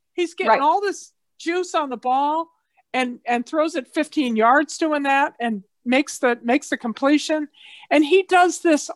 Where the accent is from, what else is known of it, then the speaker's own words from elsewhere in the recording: New England, United States; I'm from New England and I remember when the Patriots were just awful.